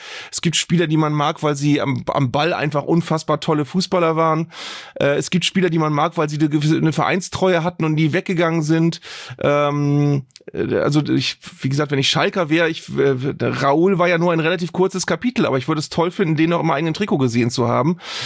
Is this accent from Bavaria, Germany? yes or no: no; Bremen, Germany; Als Bremer vergöttert man Johann Miku normalerweise auch noch als vielleicht den besten Fußballer, den wir je hatten.